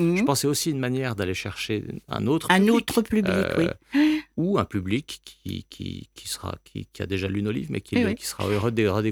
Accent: Occitanie, France; Je suis originaire des Cévennes.

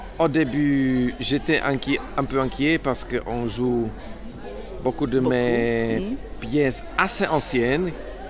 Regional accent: Czechia; first language Czech; French is a second language; Je parle 6 langues, je crois. Donc tchèque, c'est ma langue maternelle que je parle très bien. Français, c'est ma meilleure langue étrangère. Mais je parle aussi allemand, anglais, espagnol et un peu l'italien.

